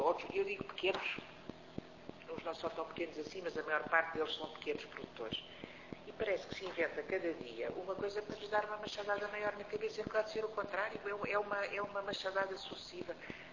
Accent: Lisbon, Portugal; e logo eu que sou de Lisboa, não é?

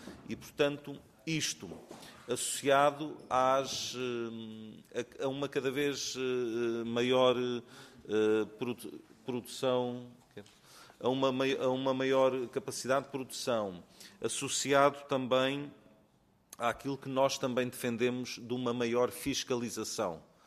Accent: Benavente, Santarém, Portugal; Eu sou do Ribatejo e, portanto, sou de uma região também que entendo que tem bons vinhos. Sou do Conselho de Navente, onde nós temos sediada a Companhia das Lesírias, que é também um grande produtor de vinho

